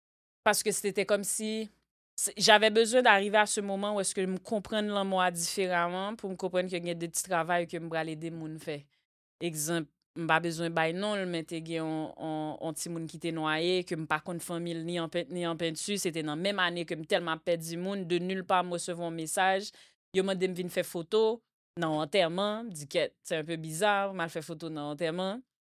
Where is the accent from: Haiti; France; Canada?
Haiti; est-ce que nous réellement peur l'en mort en tant que haïtien